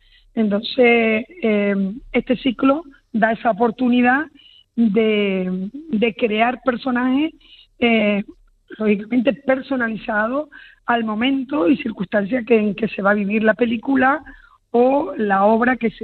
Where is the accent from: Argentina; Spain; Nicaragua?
Spain; Canary Islands; a nosotros como buenos canarios, pues deberíamos de tener materia prima preparada para ofertar a todas aquellas productoras que lleguen a las islas